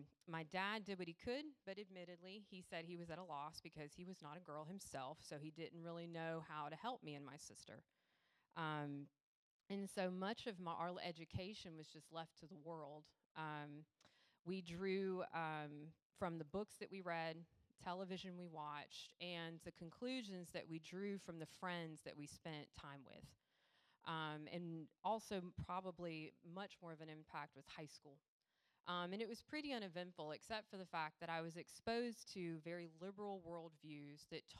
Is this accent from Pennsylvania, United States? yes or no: no; Savannah, Georgia, United States; I was born in Savannah, lived in this area all my life, and I was raised in what many of you know to be a traditional Southern family